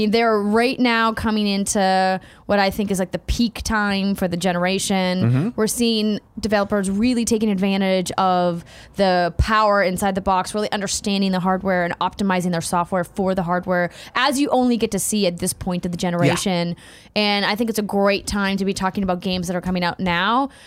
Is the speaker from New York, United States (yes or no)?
no; North Dakota, United States; And my home state.